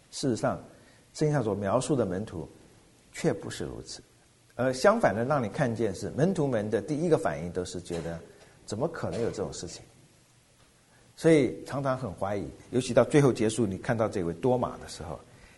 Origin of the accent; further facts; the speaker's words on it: China; 跟我们中国人有点类似，要去捡骨头。